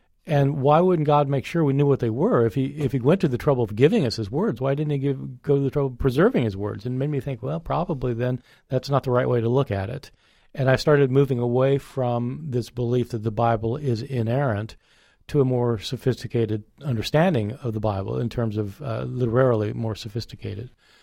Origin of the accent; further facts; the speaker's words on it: Kansas, United States; I grew up in Kansas. I was a good Kansas boy, and became a very committed Christian